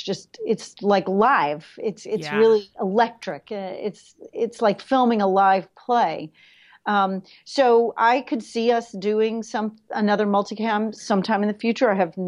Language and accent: English; New York City, New York, United States; because I'm a New Yorker, and I've been making movies and TV here for 25 years.